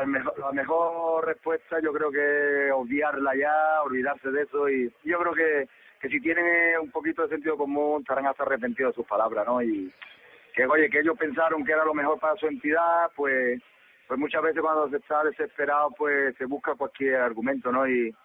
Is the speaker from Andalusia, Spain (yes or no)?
yes; Granada, Andalusia, Spain; admiro al Granada, es mi tierra, mi autonomía, es mi región